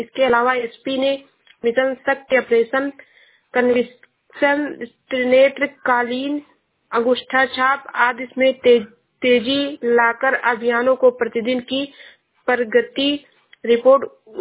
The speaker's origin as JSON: {"language": "Hindi", "town": "Shravasti", "region": "Uttar Pradesh", "country": "India", "said": "मैं जिला श्रावस्ती से हूँ।"}